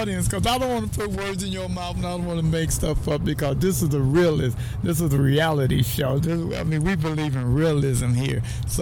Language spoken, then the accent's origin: English; Chicago, Illinois, United States; I'm from Chicago. That was a snow breeze to me.